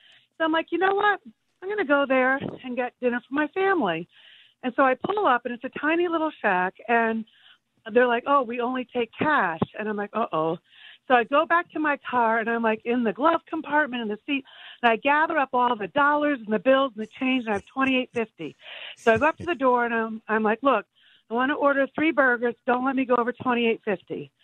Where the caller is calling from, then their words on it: Vermont, United States; Hi, yes, I'm calling from Vermont.